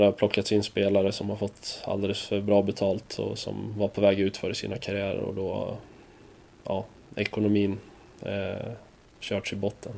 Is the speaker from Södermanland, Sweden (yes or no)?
yes; Eskilstuna, Södermanland, Sweden; kompisar hemma i Eskilstuna